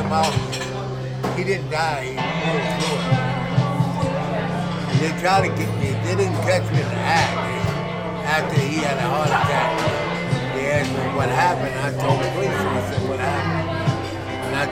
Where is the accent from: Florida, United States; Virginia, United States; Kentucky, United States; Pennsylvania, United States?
Virginia, United States; Richmond; I was born in Richmond, Virginia, and at the Grace Hospital then on Grace Street.